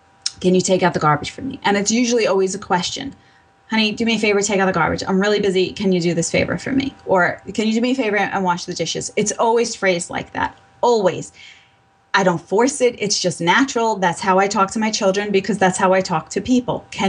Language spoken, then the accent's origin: English; Brooklyn, New York, United States; I grew up in Brooklyn, New York. I'm just not a very quiet person.